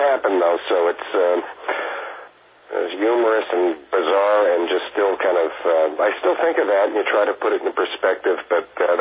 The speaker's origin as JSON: {"language": "English", "region": "New York", "country": "United States", "said": "We're both from New York, and it's kind of a coping mechanism."}